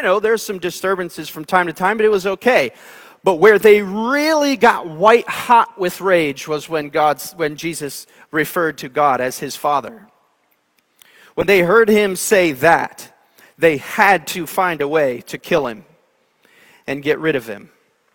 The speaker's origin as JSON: {"language": "English", "region": "East Coast", "country": "United States", "tie": "born or raised there", "said": "Growing up on the East Coast, we would go to the beach from time to time in the Atlantic Ocean"}